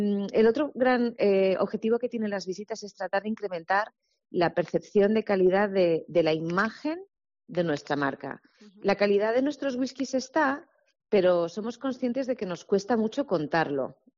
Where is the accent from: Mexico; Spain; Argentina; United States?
Spain; Segovia, Castile and León; pero ahora ya sí que yo, que soy de Segovia